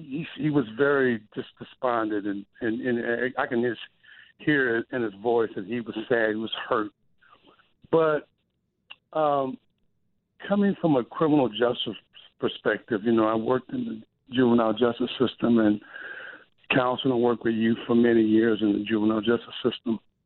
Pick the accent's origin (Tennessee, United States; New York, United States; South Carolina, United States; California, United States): California, United States; Compton; That's where I'm from. I'm from L.A. I'm from Compton.